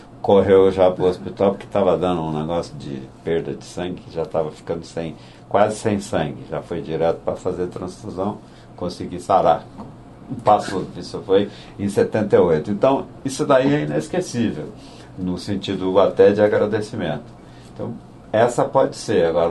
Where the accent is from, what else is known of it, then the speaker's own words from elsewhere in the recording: Itumirim, Minas Gerais, Brazil; born there; also born or lived in Lavras / Belo Horizonte / Brasília / Ribeirão Preto; Eu nasci em Itumirim, uma cidade que tem mais ou menos 4, 5 mil habitantes. Passei por Itumirim, por Lavras, por Belo Horizonte, rapidamente por Brasília e Ribeirão Preto, São Paulo e Rio. E trabalhei nesses lugares todos.